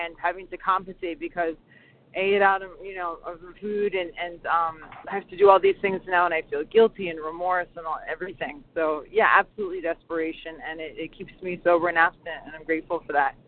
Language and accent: English; Florida, United States; I'm from Florida, grateful to be here.